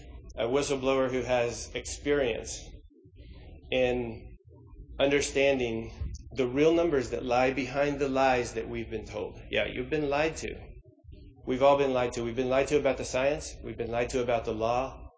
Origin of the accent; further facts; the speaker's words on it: Kentucky, United States; I'm an attorney from Kentucky